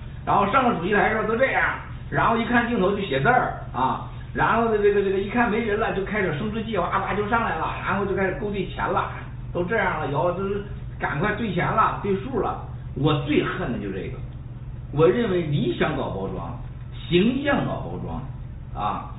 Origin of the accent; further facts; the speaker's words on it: Panshi, Jilin, China; 我出生的地方是吉林磐石，磐石和华电是县辖县，非常近。